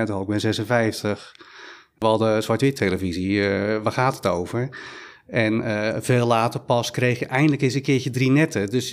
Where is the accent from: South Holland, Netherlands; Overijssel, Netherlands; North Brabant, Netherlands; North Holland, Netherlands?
South Holland, Netherlands; Rotterdam; Ja, ik ben in Rotterdam opgegroeid, inderdaad. Geboren tot mijn 21ste in Rotterdam gewoond.